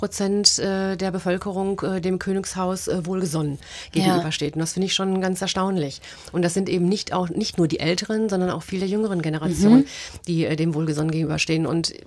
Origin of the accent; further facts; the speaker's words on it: Germany; Wohingegen ich als Deutsche das immer irgendwie faszinierend fand.